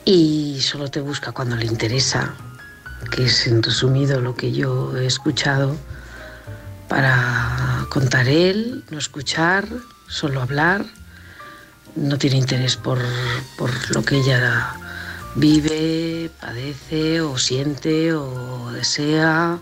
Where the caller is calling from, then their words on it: Valencia, Valencian Community, Spain; de Valencia.